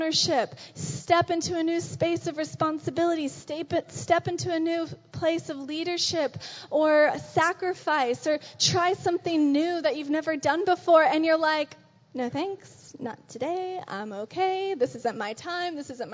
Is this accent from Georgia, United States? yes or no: yes; Atlanta, Georgia, United States; When I was growing up in Atlanta, I did my best as a good Christian girl growing up in the South